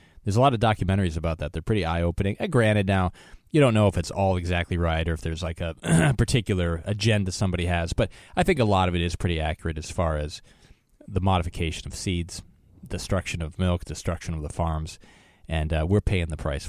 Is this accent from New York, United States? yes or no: no; Wisconsin, United States; And then also just because I grew up in Wisconsin, dairy capital, right?